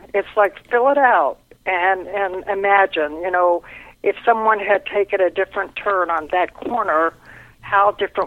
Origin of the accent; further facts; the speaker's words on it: Ohio, United States; I had grown up, I grew up in Ohio, and I grew up listening to my mother and my aunts talk about a girl named Mary Boland